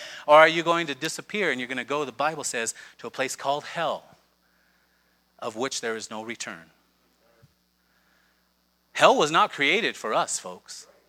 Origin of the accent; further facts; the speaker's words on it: Aztec, New Mexico, United States; He and I grew up in Aztec, amen.